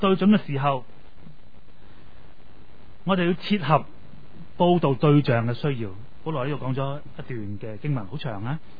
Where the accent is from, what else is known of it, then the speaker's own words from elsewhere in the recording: China; 即系好似我哋中国人咁，我哋嘅即系第一个使命咧，希望我哋嘅同胞可以信主。